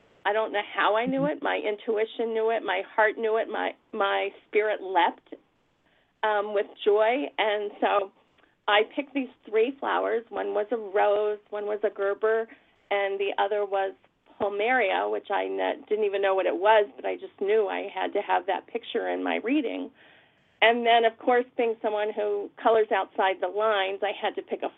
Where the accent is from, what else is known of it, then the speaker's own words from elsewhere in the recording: Saratoga Springs, New York, United States; first of all, I wanted to tell you I'm from Saratoga Springs, New York.